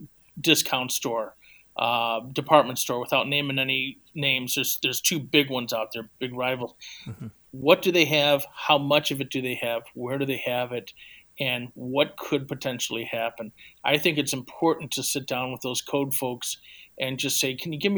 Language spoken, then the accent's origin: English; Indiana, United States; I'm from Northwest Indiana. Just outside of the city of Chicago limits, probably 20 minutes away and just south of Lake Michigan.